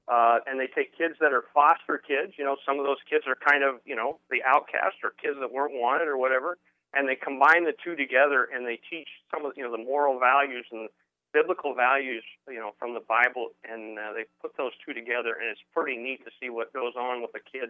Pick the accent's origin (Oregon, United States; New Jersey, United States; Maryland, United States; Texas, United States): Oregon, United States; Yeah, I was originally from Oregon